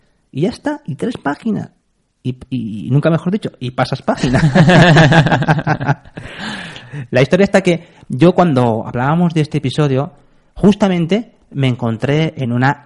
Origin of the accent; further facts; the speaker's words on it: Spain; A ver, aquí somos españoles y hablamos en español y nos cuestan los segundos idiomas, nos cuestan.